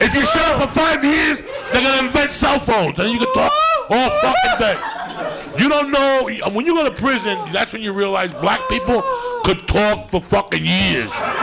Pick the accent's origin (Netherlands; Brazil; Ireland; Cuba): Cuba; now in United States; when I first got to Colorado. Like, I listen, when I came from Cuba, my first friend was a black dude, Jasper Williams.